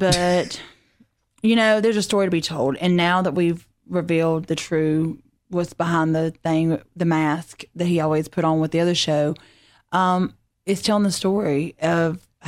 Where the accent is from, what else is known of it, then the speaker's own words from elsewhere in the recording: Griffin, Georgia, United States; now in Hampton, United States; I grew up in Griffin, and now I'm in Hampton, right there, like 2 minutes away from Atlanta Motor Speedway.